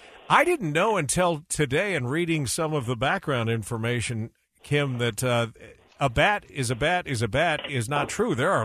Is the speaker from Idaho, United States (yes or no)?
yes; Pocatello, Idaho, United States; But I remember growing up in Pocatello.